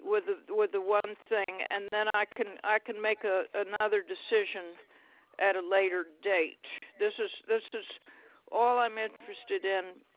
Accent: the South, United States; I'm from the South. You got to slow down a little bit.

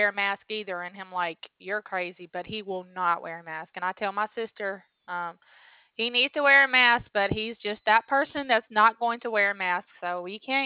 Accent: Alabama, United States; I'm 3 hours from Florida, Panama City Beach, Florida. And I'm from Alabama.

